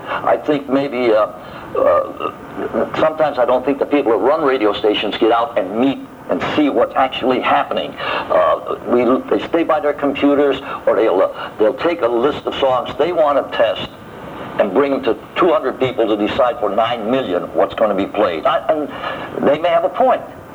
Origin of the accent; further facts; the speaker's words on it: New York, United States; going back to when I was a kid in upstate New York, and I was the first kid in my hometown to get into the business